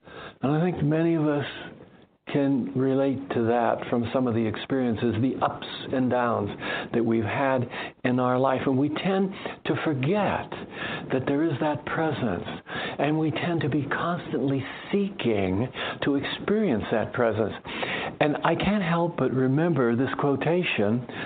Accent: California, United States; I born and raised in California.

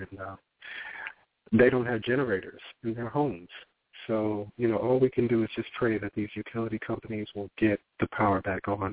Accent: New York City, New York, United States; But being a New Yorker, a native New Yorker, I was totally able to assimilate right quick.

